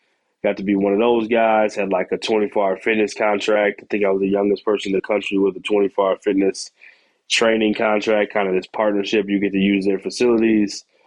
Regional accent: Texas, United States; now in Utah, United States; probably one of the most challenging years personally, first time that far away from home. I'm in Utah, I'm from Texas.

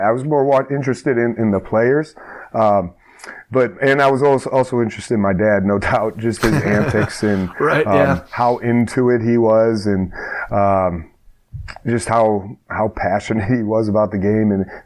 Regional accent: Strongsville, Ohio, United States; I grew up in Strongsville. I went to kindergarten, Chapman Elementary, all the way through high school

